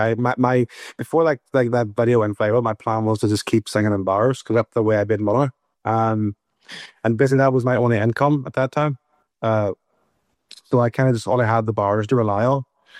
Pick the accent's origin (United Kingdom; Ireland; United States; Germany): Ireland; I mean, it's like people don't think that I'm Irish.